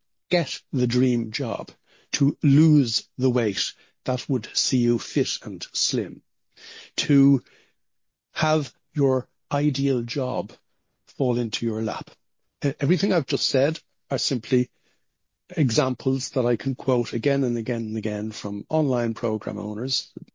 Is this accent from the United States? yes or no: no; Ireland; I'm 67 or thereabouts. I grew up in Holy Catholic Ireland in the 1960s.